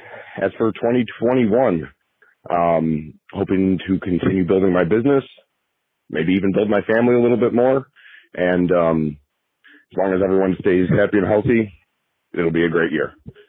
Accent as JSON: {"language": "English", "town": "LaGrange Highlands", "region": "Illinois", "country": "United States", "said": "I am from LaGrange Highlands, Illinois."}